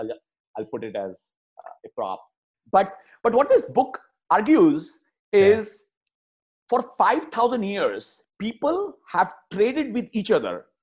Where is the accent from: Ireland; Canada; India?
India; now in United States; And of course, I grew up in India and I've lived on khata, right? I grew up in a very small town back in the day before I moved to the US.